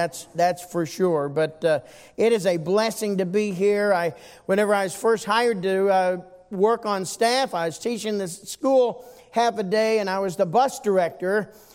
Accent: Berea, Ohio, United States; born there; I was born in Berea Hospital in 1961, as before it became Southwest General, and was born there, came here.

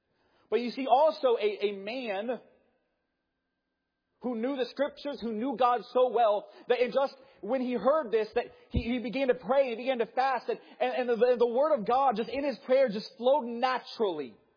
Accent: Pennsylvania, United States; born there; I'm not from Ohio. But I was born in Pennsylvania. Then I went to college in Tennessee. Then I went back to Pennsylvania for a little while. And now I'm here.

